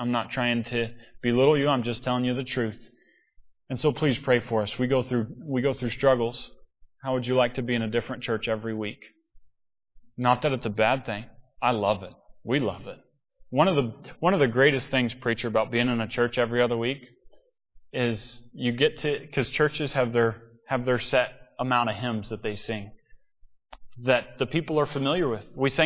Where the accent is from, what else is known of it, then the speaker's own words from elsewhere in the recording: Cape Girardeau, Missouri, United States; I'm right south of St. Louis, was where I grew up in Cape Girardeau. My folks moved closer to St. Louis, to Festus, Missouri.